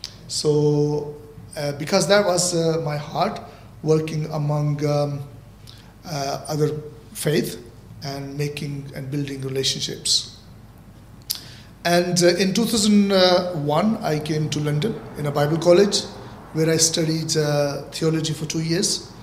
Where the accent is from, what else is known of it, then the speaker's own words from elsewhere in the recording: Pakistan; I come from Pakistan, born and bred there, and my parents both were Christians. We lived in a very small village which was actually established by overseas missionaries